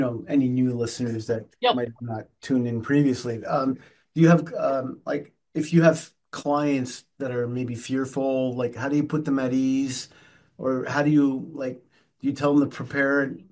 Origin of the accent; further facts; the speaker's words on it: Canada; I'm actually originally from Canada, so I'm French. I speak French fluently.